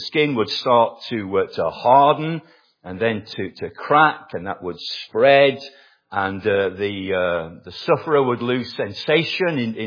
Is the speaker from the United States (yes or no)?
no; England, United Kingdom; Now, I'm English and many here are Welsh